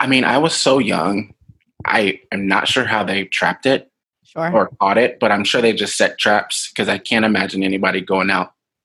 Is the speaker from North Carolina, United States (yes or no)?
yes; Durham, North Carolina, United States; I mean, I grew up in Durham, so it was a bigger city. So I didn't really have, you know, a lot of the wide open spaces that you would sort of think about growing up in North Carolina.